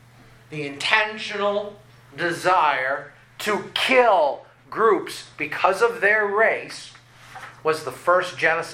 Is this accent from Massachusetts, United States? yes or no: yes; Northbridge, Massachusetts, United States; moved away; But I grew up in Northbridge, Whitensville. And in my town, I don't know if it's still the case because I moved out 30 years ago.